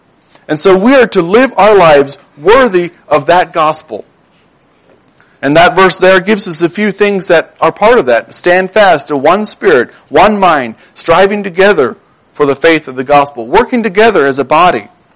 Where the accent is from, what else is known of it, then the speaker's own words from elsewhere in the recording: Ohio, United States; And our homeland, I was born and raised in Ohio.